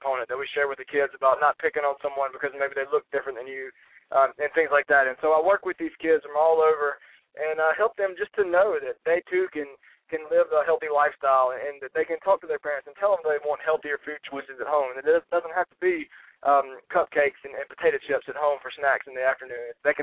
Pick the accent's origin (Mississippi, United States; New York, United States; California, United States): Mississippi, United States; So I knew that my home state of Mississippi was the best place to get it started.